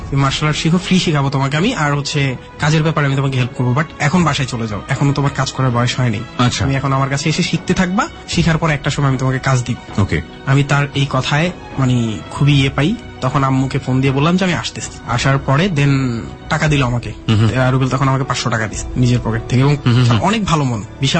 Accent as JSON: {"language": "Bangla", "town": "Chittagong", "region": "Chittagong Division", "country": "Bangladesh", "said": "আমাদের গ্রামের বাড়িও কিন্তু চট্টগ্রাম হোম ডিস্ট্রিক্ট।"}